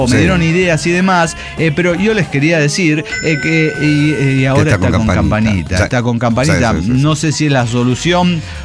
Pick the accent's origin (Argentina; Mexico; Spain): Spain; Canary Islands; lo entiendo, pero yo soy de Canarias.